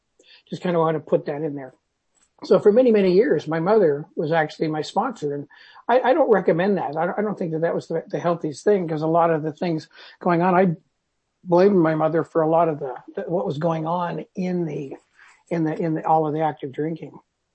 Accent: Ontario, Canada; from Canada, as you know, from what Yvonne did, and live here in just outside of Toronto.

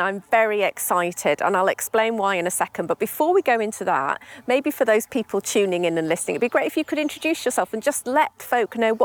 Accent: Harrogate, Yorkshire and the Humber, United Kingdom; I'm a Yorkshire girl and I'm from North Yorkshire. But, I mean, we're not too far away from my hometown of Harrogate, maybe 45 minutes or so in West Yorkshire.

